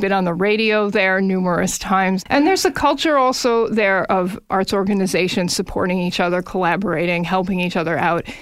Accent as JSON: {"language": "English", "town": "Toronto", "region": "Ontario", "country": "Canada", "tie": "born or raised there", "also_born_or_lived": "Winnipeg", "said": "Yes, in a way, Manitoba, Winnipeg will always be home in a way, but I grew up in Toronto and I just recently moved back here."}